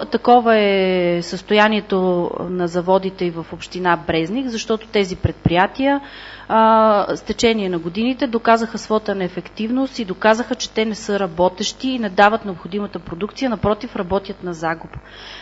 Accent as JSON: {"language": "Bulgarian", "town": "Tran", "region": "Pernik Province", "country": "Bulgaria", "tie": "born or raised there", "said": "Аз съм родена в Трън, там съм живяла, живея там вече 33 години. Така, нали, в близко бъдеще не мисля да го напускам."}